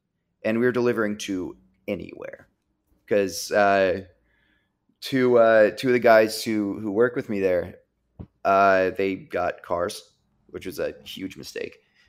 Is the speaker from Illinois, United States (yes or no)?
no; Virginia, United States; accent: Virginia; Yeah, every once in a while my Virginia accent creeps back up.